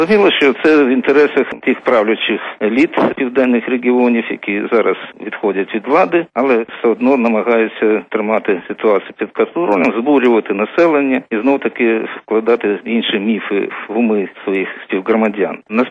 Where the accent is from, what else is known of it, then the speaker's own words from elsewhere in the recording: Crimea, Ukraine; Я сам із Криму і знаю там ситуацію.